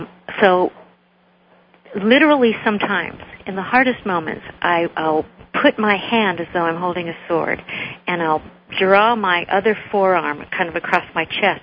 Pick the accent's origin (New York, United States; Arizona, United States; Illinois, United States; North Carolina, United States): Arizona, United States; I was, you know, raised in very open Buddhist thought, indigenous people growing up in Arizona, a lot of Native American belief.